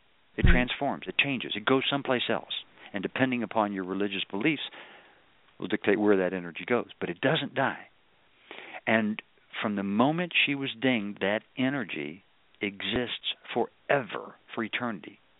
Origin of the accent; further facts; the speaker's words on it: Kentucky, United States; She was from South Carolina, and I'm from Kentucky.